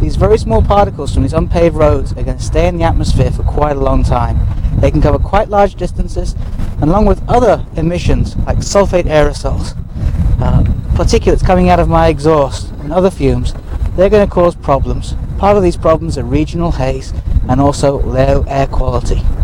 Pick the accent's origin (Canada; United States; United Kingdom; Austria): United Kingdom; England; as a kid growing up in England, watching my three TV channels.